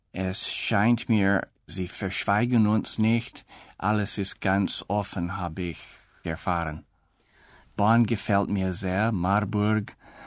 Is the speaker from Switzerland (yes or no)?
no; Canada; German is a second language; now in Victoria, Canada; Ich komme aus Kanada. Ich bin 1943 geboren. Ich wohne jetzt in Victoria. Victoria ist Hauptstadt von British Columbia. Die Stadt liegt ganz im Westen. Man könnte sagen, ich wohne auf einer Insel in der Pazifik.